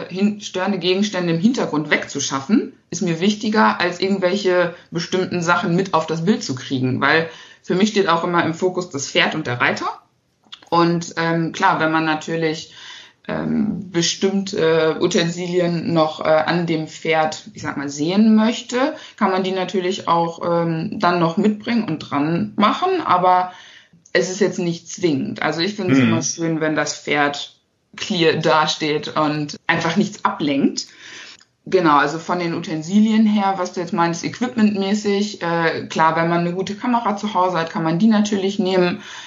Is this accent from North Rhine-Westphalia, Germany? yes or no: yes; Harsewinkel, North Rhine-Westphalia, Germany; Ich komme aus Hasewinkel. Das ist ein kleines Städtchen in der Nähe von Steinhagen.